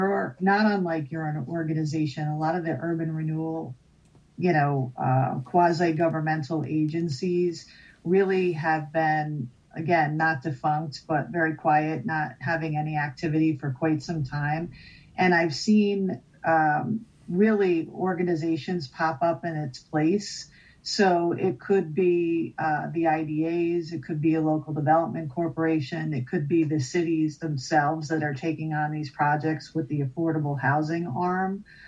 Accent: Albany, New York, United States; I'm from Albany, New York.

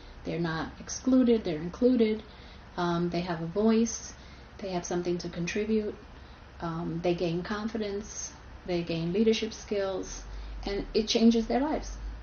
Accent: Brooklyn, New York, United States; born there; first language Spanish; English is a second language; I'm Latina by birth. I was born in Brooklyn. My mother's from Puerto Rico. My father's from Cuba. So, and I'm bilingual. I'm an interpreter. My first language was Spanish.

